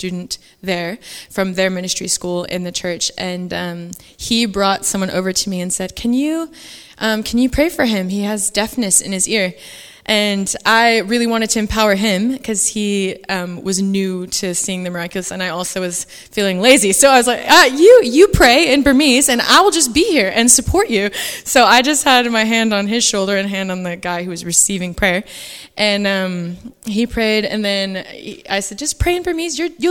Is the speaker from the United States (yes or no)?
yes; United States; I'm from America, and I went to the Bethel School in Reading